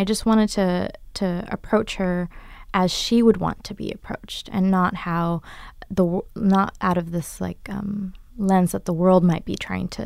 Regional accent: California, United States; I grew up in the Bay Area.

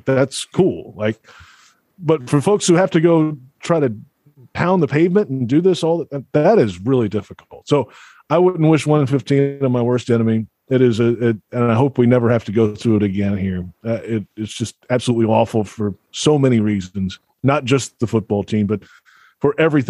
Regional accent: Alabama, United States; I grew up in Alabama. I'm an Alabama fan, right?

